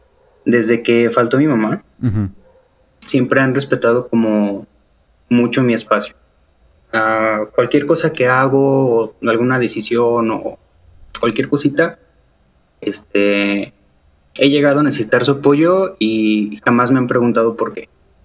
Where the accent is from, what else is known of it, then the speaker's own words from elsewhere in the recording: Jalisco, Mexico; moved away as an adult; now in Aguascalientes, Mexico; yo soy originario de Jalisco. Uh-huh. Ahorita radico en Aguascalientes. Entonces, pues sí, desde los 18 estoy acá.